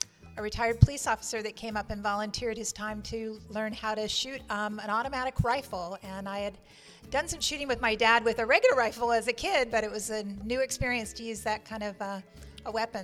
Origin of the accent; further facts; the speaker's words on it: Berkeley, California, United States; I am from Berkeley, California.